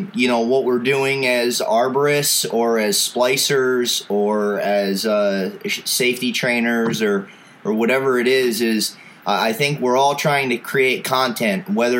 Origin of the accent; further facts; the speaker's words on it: Pennsylvania, United States; I am a arborist from Pennsylvania. I have a small little outfit here